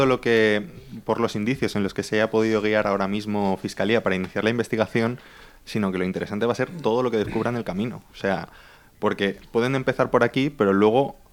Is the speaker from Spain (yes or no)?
yes; La Pobla Llarga, Valencian Community, Spain; Yo soy de Pobla Llarga y David Albelda es de allí.